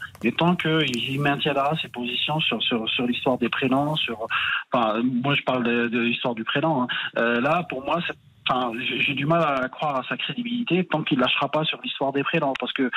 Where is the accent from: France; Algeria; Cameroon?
Algeria; born there; Non, je suis né en Algérie.